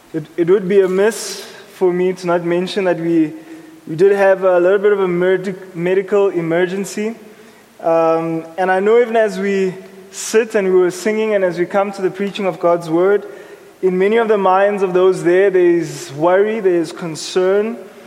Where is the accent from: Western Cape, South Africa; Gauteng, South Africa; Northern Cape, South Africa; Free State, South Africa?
Gauteng, South Africa; Johannesburg; Growing up in Hillbrow, I'm very aware of what is known as gang violence.